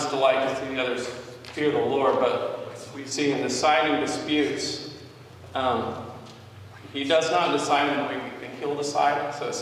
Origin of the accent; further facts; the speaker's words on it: Cambodia; And I grew up in Cambodia, so you can ask my parents about this.